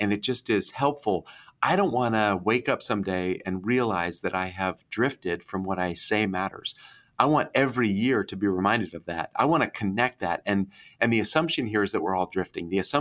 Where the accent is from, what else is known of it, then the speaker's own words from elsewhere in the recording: New England, United States; And so I grew up in New England, and every summer we would go